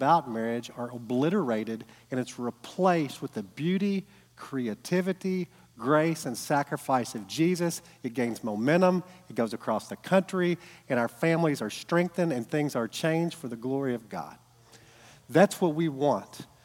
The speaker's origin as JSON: {"language": "English", "town": "Owensboro", "region": "Kentucky", "country": "United States", "said": "We're from Owensboro. Got up early this morning. There's chaos in Owensboro"}